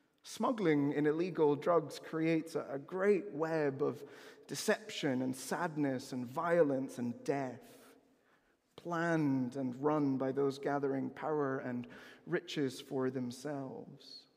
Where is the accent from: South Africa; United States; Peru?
Peru; Amazon; Growing up in the Amazonian rainforest region of Peru through the late 90s into the late 2000s was as idyllic as it sounds.